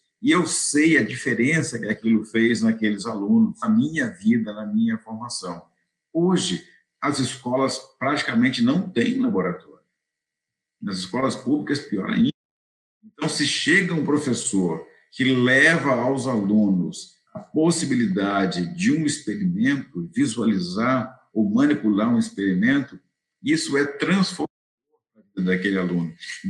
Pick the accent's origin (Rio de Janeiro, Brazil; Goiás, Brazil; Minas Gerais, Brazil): Goiás, Brazil; Anápolis; Eu me criei no interior do Brasil, em Goiás, uma cidade chamada Anápolis. Na época era uma cidade pequena. Hoje é uma grande cidade, tem fábrica de automóvel, tem tudo.